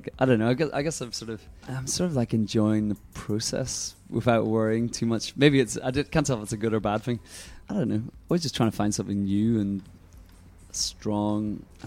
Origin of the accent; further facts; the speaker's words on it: Northern Ireland, United Kingdom; growing up in the Troubles in Northern Ireland